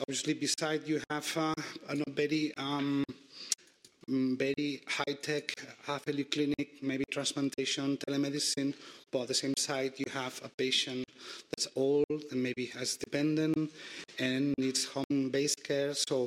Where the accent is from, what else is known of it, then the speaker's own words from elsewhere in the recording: Barcelona, Catalonia, Spain; English is a second language; this is the map of Barcelona, and I come from Barcelona, obviously.